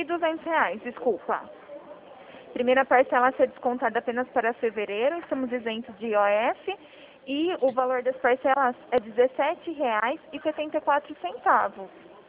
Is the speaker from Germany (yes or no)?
no; Araras, São Paulo, Brazil; Não, eu sou de Arara, São Paulo.